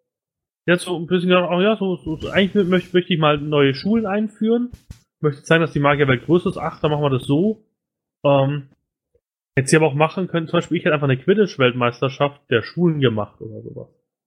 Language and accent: German; Munich, Bavaria, Germany; komme aus dem schönen München.